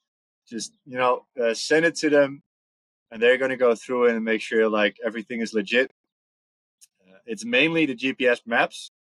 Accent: Netherlands; English is a second language; So born and raised in the Netherlands. I've been in the Dutch army for 10 years.

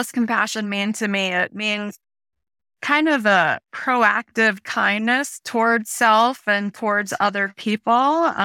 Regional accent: Chicago, Illinois, United States; So I grew up in Chicago, and when I was 18, I lost my dad to suicide.

